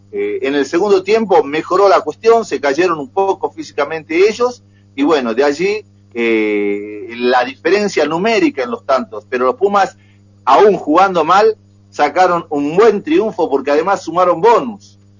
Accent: Tucumán, Argentina; somos tucumanos

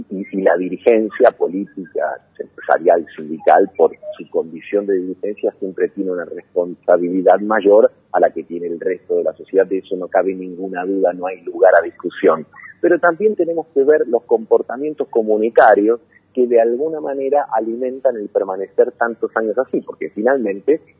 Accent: Buenos Aires, Argentina; vuelvo a mi patria chica, a la ciudad de Buenos Aires.

